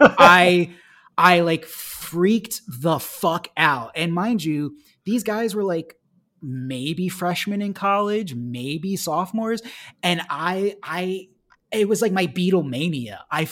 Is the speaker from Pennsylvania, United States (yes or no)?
yes; Philadelphia, Pennsylvania, United States; I'm from Philadelphia, Pennsylvania.